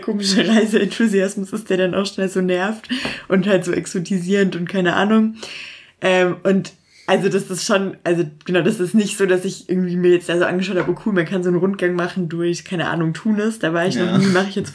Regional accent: Germany; So irgendwie Deutsch ist meine Erstsprache. Ich habe irgendwie seit meiner Geburt einen deutschen Pass und so.

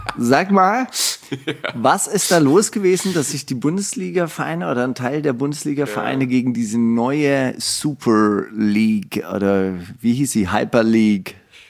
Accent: Stuttgart, Baden-Württemberg, Germany; ich bin ja in Stuttgart aufgewachsen

